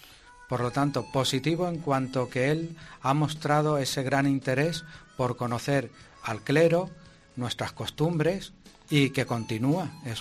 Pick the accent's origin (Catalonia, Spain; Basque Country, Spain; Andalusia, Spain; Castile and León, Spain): Andalusia, Spain; Seville; Pues somos muy generosos.